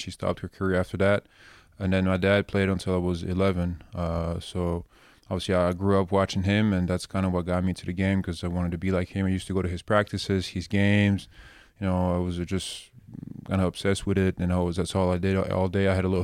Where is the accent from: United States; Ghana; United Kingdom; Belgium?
Belgium; also born or lived in Switzerland; So I was born in Switzerland. My dad played professionally there. Then I moved to Belgium, where he continued his career after that.